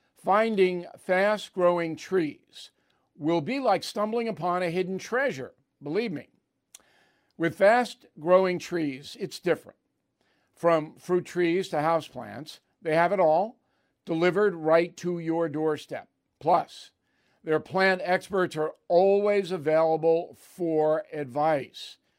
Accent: New York City, New York, United States; That's how bad it is in New York City, my hometown.

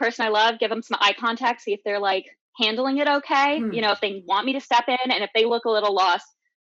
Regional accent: Portland, Oregon, United States; now in Brooklyn, United States; I'm from Portland, Oregon, but I live in Brooklyn, New York.

